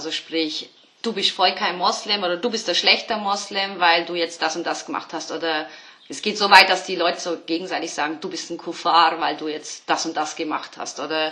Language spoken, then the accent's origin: German; Bavaria, Germany; ich bin ja aus Bayern